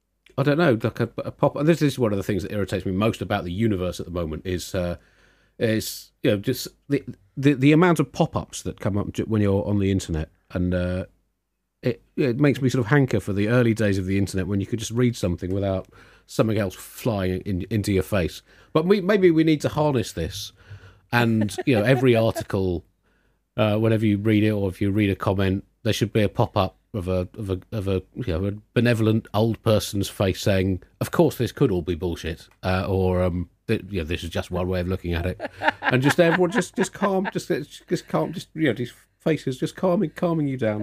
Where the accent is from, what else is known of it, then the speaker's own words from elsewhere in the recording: Tunbridge Wells, South East England, United Kingdom; there's a prominent broadsheet newspaper in this country that I grew up with living in Tunbridge Wells.